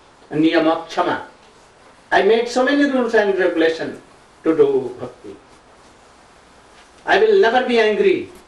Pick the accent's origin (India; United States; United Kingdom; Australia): India; I came from India.